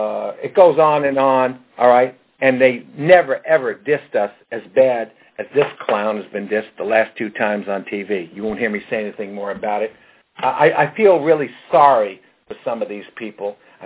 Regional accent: New York, United States; I want to get out there to New York, my home state.

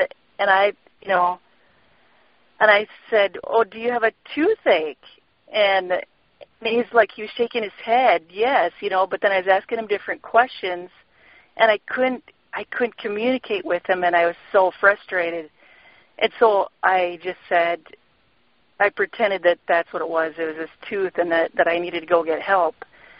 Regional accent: Minnesota, United States; I grew up in Minnesota, northwest Minnesota

